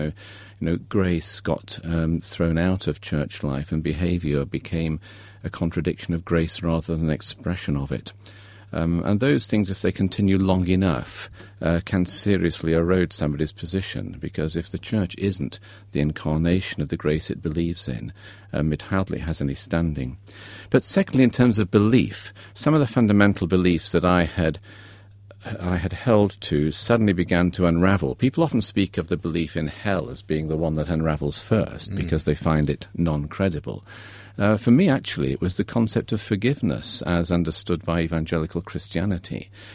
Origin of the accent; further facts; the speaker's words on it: Derby, East Midlands, United Kingdom; I grew up in Derby, a grey industrial Midlands town, and really enjoyed my school days there.